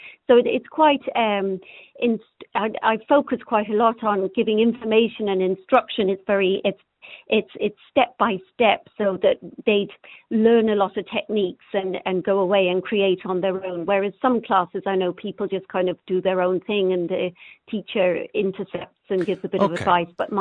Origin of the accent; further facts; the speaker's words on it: London, United Kingdom; moved away as an adult; now in Killarney, Ireland; Well, I'm originally from London, but I'm here 20 years.